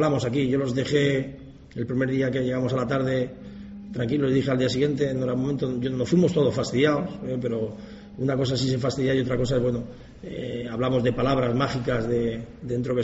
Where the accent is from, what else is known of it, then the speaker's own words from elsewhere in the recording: Spain; sobre todo los que somos españoles